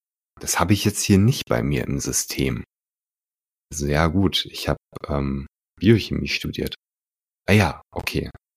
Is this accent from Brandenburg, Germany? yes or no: no; North Rhine-Westphalia, Germany; also ich komme aus NRW